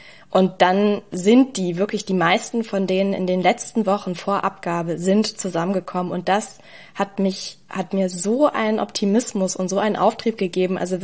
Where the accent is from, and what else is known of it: Berlin, Germany